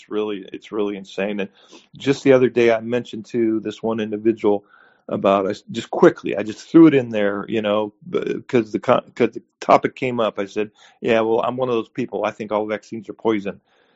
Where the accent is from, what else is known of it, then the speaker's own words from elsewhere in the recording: Cincinnati, Ohio, United States; born there; I was born in Jewish hospital in Cincinnati, Ohio.